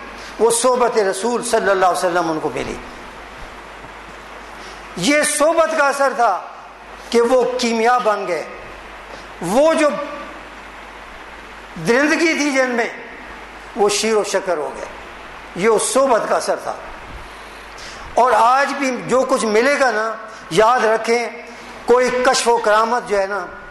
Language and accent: Urdu; Karachi, Sindh, Pakistan; also born or lived in Lahore; میں لاہور میں بھی رہا, کراچی میں بھی رہا, دو بڑے شہروں میں رہا, کراچی میں بچپن میں رہا, لاہور میں ادھیڑ عمر میں رہا.